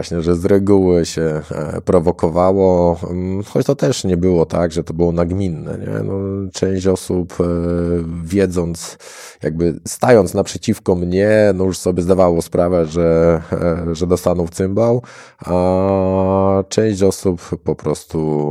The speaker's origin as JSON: {"language": "Polish", "town": "Lubaczów", "region": "Subcarpathian Voivodeship", "country": "Poland", "tie": "born or raised there", "said": "trenując za dzieciaka karate tradycyjne w Lubaczowie, w małym miasteczku, gdzie nie było w sumie innych sportów walki"}